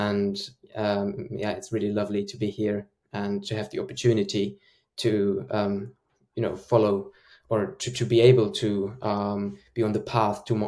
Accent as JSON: {"language": "English", "country": "Germany", "said": "I'm originally from Germany, so and I applied there"}